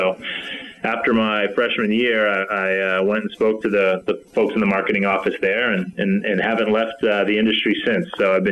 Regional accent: New Hampshire, United States; So I grew up in New England and in New Hampshire, and you know, up there, really pro sports is what people think about.

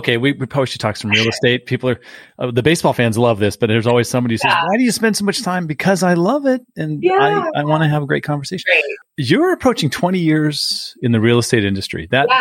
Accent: San Diego, California, United States; I grew up in San Diego for about almost 40 years. I lived there.

